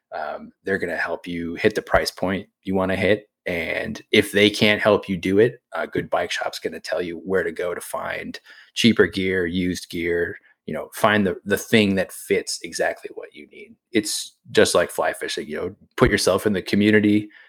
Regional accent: New England, United States; But I grew up in New England and surfed in the wintertime there, and it's just horribly cold

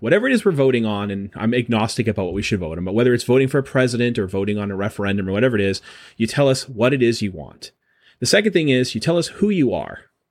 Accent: New Hampshire, United States; a well-functioning state like my home state of New Hampshire

